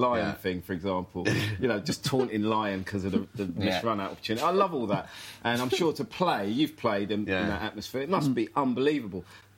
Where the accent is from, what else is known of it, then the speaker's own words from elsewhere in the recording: Hackney, London, United Kingdom; And you know, I was brought up in Hackney. So we didn't have any cricket pitches.